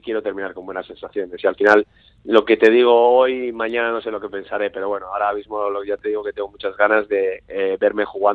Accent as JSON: {"language": "Spanish", "region": "Basque Country", "country": "Spain", "said": "nosotros somos de Guipúzcoa"}